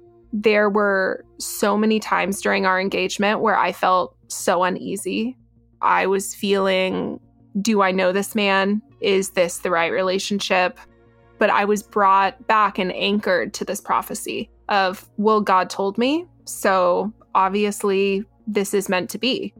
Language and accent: English; San Antonio, Texas, United States; They thought he was so godly because we're from San Antonio.